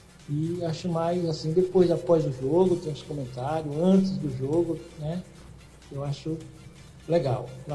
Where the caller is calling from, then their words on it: Aracaju, Sergipe, Brazil; Eu sou aqui de Aracaju, Sergipe.